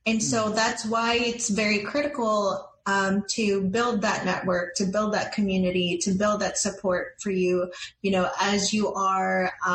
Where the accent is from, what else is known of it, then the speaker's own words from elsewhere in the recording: Philippines; as a Filipino, in a, you know, when it comes to the masses or the general people